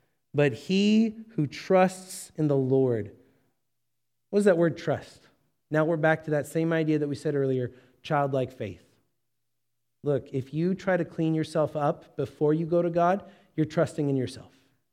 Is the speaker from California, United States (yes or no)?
yes; Santa Clarita, California, United States; now in Kansas, United States; Now, I grew up in Santa Clarita. I was born in L.A., grew up in Santa Clarita. I didn't have much experience with agriculture, but I have spent the last 9 years in Kansas. And I've not lived on a farm